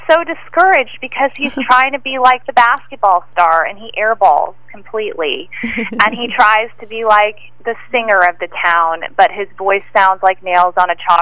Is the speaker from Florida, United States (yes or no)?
yes; Pensacola, Florida, United States; Oh, wow. Yes, I'm also from Pensacola.